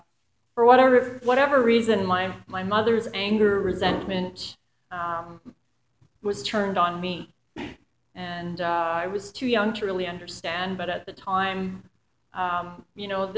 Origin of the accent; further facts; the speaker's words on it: Montreal, Quebec, Canada; I grew up in Montreal. In December 1964 I was born. So if you want to do the math, I just turned 50.